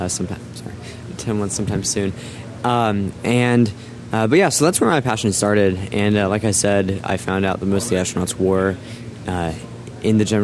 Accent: Florida, United States; And, you know, growing up in Florida, I was really fortunate to have the space shuttle in my backyard.

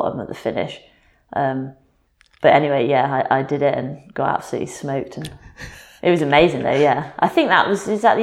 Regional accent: United Kingdom; as a Brit, racing and riding at Fort William as you're a kid growing up

